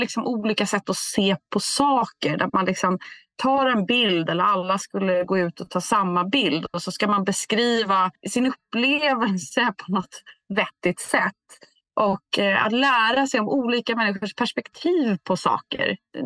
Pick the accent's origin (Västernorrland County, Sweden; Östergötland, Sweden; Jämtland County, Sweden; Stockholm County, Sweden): Stockholm County, Sweden; Värmdö; Jag är uppväxt utanför Stockholm på Värmdö, Norra Lagnö, som är i utkanten av Gustavsberg.